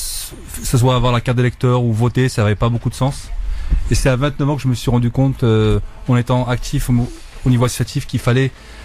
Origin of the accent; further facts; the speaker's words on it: Clichy-sous-Bois, Île-de-France, France; donc 49 ans. Donc, j'habite à Clichy-sous-Bois depuis 42 ans. J'ai grandi dans le Haut Clichy à Albert Camus